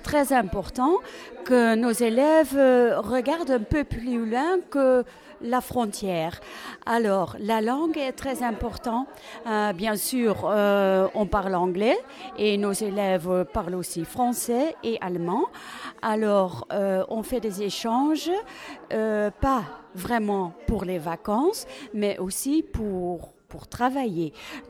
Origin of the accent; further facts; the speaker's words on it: Netherlands; Oui, mais même chez nous, en Hollande, c'est exceptionnel.